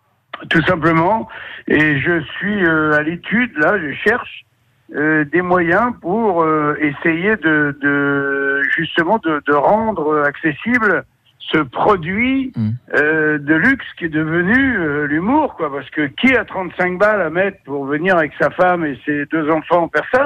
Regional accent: Paris, Île-de-France, France; Moi je suis parigot, donc dans Paris, le Paris tout gris.

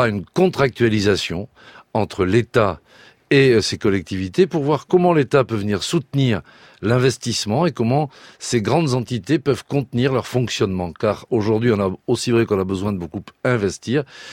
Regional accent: Brittany, France; Moi, je viens du Finistère intérieur, très rural. Il y a des petites communes.

